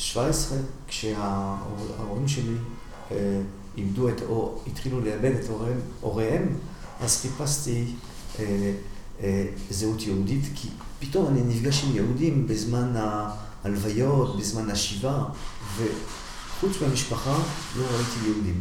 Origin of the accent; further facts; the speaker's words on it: Sevran, Île-de-France, France; וחיפשתי בפרוור איפה שהייתי, בסוברן, בסן סנלי, זה ליד פריז